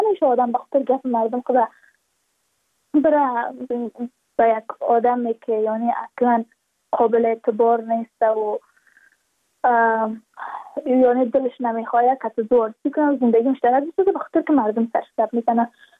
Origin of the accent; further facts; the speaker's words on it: Badakhshan, Afghanistan; چون ما از بدخشان هستیم، یعنی منطقای دور دستش